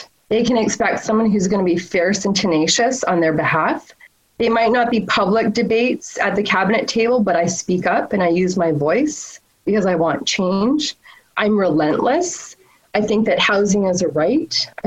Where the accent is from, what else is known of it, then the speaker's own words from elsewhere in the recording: Vancouver, British Columbia, Canada; what I face as an Indigenous person. Growing up in East Van, I loved Woodward, Army, Navy, and the downtown East Side